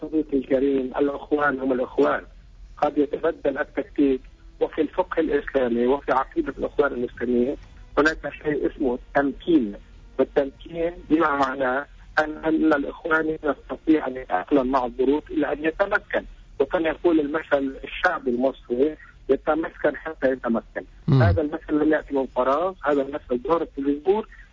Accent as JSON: {"language": "Arabic", "country": "Lebanon", "said": "وأنا كلبناني يربطني بتونس"}